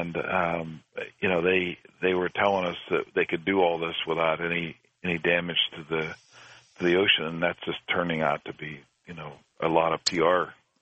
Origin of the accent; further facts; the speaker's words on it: Pennsylvania, United States; it started in my home state of Pennsylvania many, many years ago with Drake's Well